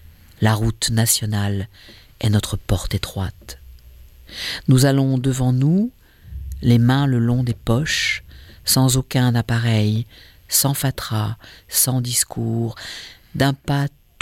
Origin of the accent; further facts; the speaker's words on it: Centre-Val de Loire, France; Je suis beauceron. Chartres est ma cathédrale.